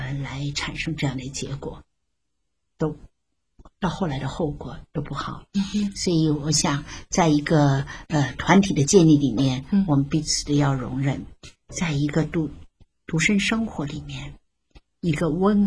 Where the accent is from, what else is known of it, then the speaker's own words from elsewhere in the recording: China; 那可是中国的这个面子呢，可能是我们中国人的一个很大很大的弱点了。